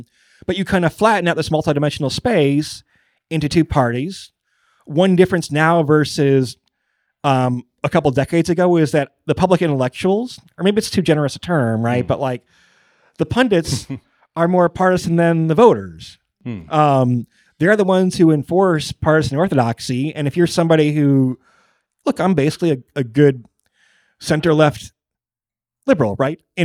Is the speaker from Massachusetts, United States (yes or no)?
no; Michigan, United States; they would walk down to the store and buy the New York Times, even growing up in Michigan and things like that.